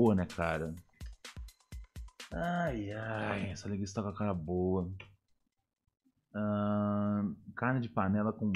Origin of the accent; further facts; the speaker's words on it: Rio de Janeiro, Brazil; Eu não sou da Bahia. Eu não posso dizer se tem, se não tem. Tá ligado? Mas eu passei muitos anos da minha vida morando no Rio de Janeiro, desde a infância até o começo da vida adulta.